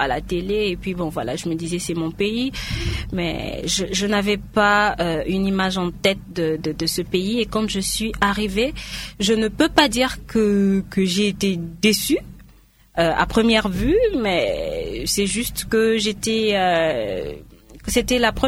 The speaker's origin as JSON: {"language": "French", "country": "Central African Republic", "also_born_or_lived": "Kinshasa, DR Congo", "said": "Je suis revenue en 2012, en octobre 2012, oui. Et les raisons, c'est que je suis centrafricaine, mes parents sont ici"}